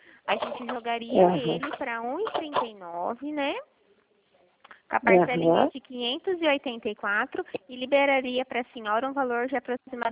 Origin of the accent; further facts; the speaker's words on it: Dracena, São Paulo, Brazil; Eu sou de Dracena